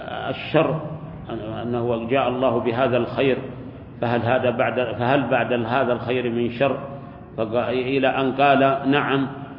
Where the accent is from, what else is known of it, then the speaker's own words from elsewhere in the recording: Saudi Arabia; نحن بارك الله فيكم في بلادنا السعودية